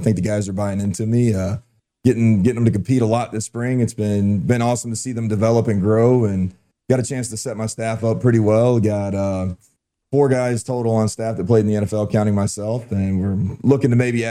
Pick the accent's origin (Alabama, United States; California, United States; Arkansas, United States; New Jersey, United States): Arkansas, United States; Well, I'm from Arkansas. I got a chance to play at Arkansas Razorbacks in college.